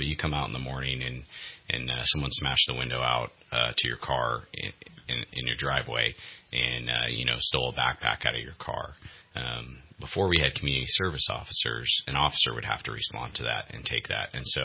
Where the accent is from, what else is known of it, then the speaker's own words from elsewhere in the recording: California, United States; Sure. So I was born and raised here in Shasta County.